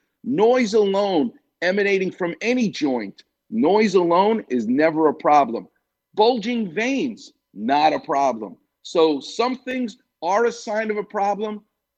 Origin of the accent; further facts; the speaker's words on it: New York, United States; And believe me, I'm a New Yorker and I'm a snob about pizza.